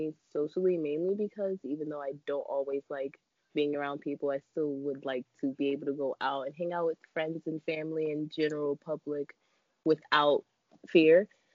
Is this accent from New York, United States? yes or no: yes; New York City, New York, United States; I was born in Harlem specifically, but my mom was also born here. But my grandmother was born in Nigeria, and my grandfather was born in Puerto Rico.